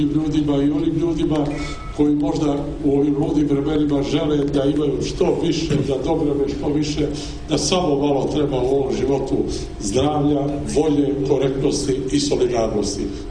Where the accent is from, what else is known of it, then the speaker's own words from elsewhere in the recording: Bar, Bar Municipality, Montenegro; Ja sam se družio sa paraolimpijcima i u mome rodnom gradu Baru